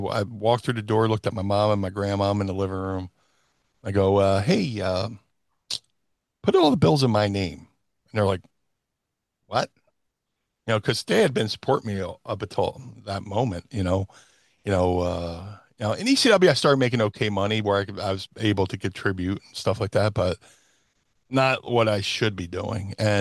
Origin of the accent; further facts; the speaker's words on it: Philadelphia, Pennsylvania, United States; WrestleMania moment in Philadelphia, my hometown.